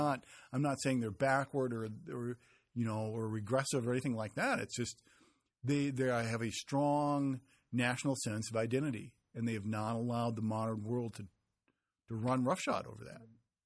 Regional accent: Montana, United States; I was from Montana and I didn't know how to ride a horse, because those guys can ride.

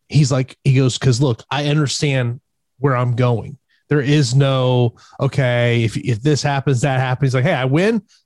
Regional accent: Florida, United States; Here in my home state of Florida, it's been a while now that that's going on here.

